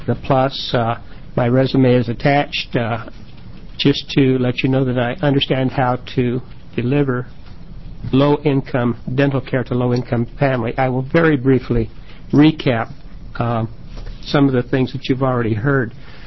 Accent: Fall Creek, Oregon, United States; For the record … I'm from Fall Creek.

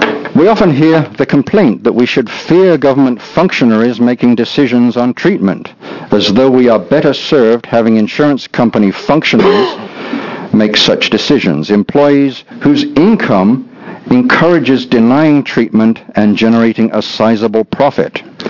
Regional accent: England, United Kingdom; now in United States; I come from England.

